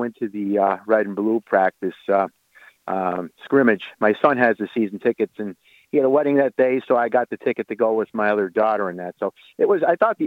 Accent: Kaisertown, New York, United States; Like, I'm from Kaisertown.

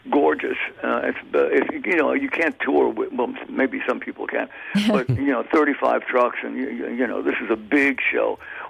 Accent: New York, United States; now in California, United States; I mean, I am a New Yorker, even though I've lived in California longer than I was in New York. But once you come from New York, you're always a New Yorker.

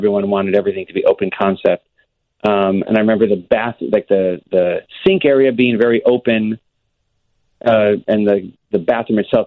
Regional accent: Northbrook, Illinois, United States; I grew up in Northbrook.

